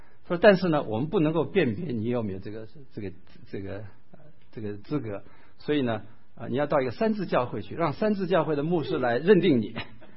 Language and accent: Chinese; Taiwan; also born or lived in United States; 情况跟我们很像的也是台湾长大，美国留学，后来回到这个大陆去做事的人。